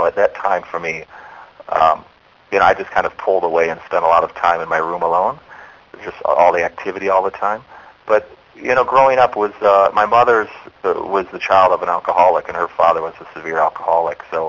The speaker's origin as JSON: {"language": "English", "town": "East Grand Rapids", "region": "Michigan", "country": "United States", "tie": "born or raised there", "said": "No, I was brought up, I grew up in East Grand Rapids, Michigan."}